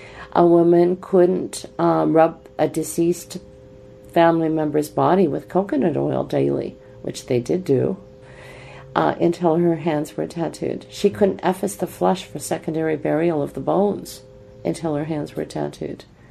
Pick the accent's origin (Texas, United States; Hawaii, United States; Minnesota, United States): Hawaii, United States; Being that I'm from Hawaii, I'll tend towards Hawaiian words rather than tapu or taboo